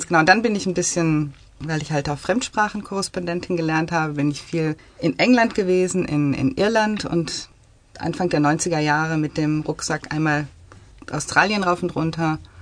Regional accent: Hagen, North Rhine-Westphalia, Germany; also born or lived in Iserlohn; Nee, ich bin in Iserlohn geboren und dann in Hagen aufgewachsen. Bin auch zur Schule gegangen, habe mein Abitur da gemacht und habe viele, viele Jahre gewohnt.

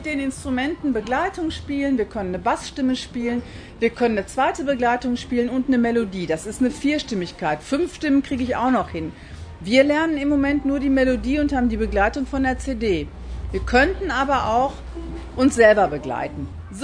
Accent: Dortmund, North Rhine-Westphalia, Germany; Ich bin aus Dortmund von Pankultur.

